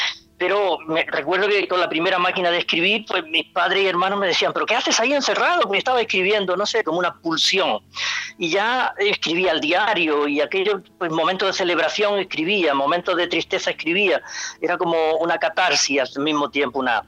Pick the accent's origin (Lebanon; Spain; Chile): Spain; Almería, Andalusia; enamorado de la antropología social y de mi ciudad natal, Almería